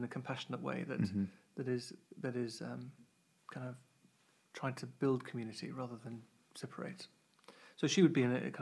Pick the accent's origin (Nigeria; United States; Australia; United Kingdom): United Kingdom; South East England; I grew up in Kent, actually.